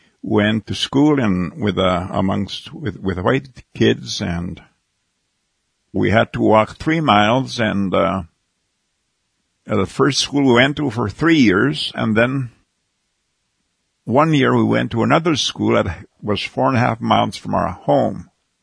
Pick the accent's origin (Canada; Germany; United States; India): Canada; Goodfish Lake, Alberta; I'm from Goodfish Lake, Alberta, Canada.